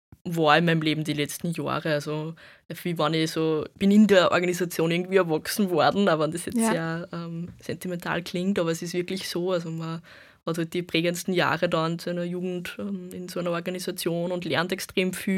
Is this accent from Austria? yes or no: yes; Freistadt, Upper Austria, Austria; der Sozialistischen Jugend Freistadt, also wo ich herkomme.